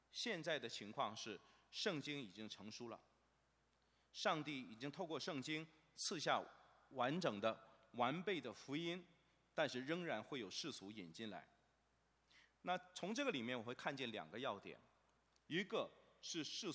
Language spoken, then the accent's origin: Chinese; China; 我们中国人对这个布道这个词经常有一些误解